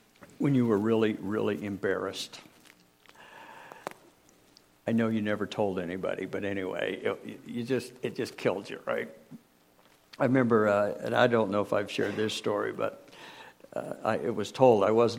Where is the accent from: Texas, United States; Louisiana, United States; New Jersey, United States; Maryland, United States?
Texas, United States; accent: Texas; I still have a little of my Texas accent.